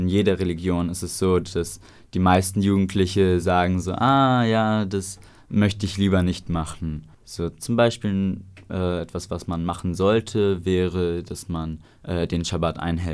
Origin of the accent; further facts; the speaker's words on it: Oldenburg, Lower Saxony, Germany; born there; Das ist ja auch meine Geburtsgemeinde. Ich bin auch hier in Oldenburg geboren. Und da ist halt der Bezug zum Judentum.